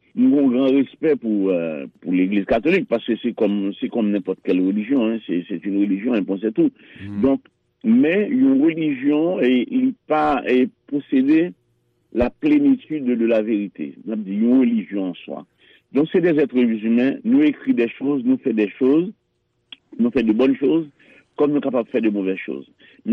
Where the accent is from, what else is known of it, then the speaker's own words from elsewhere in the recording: Haiti; En tant que haïtien, nous osons aborder cette question.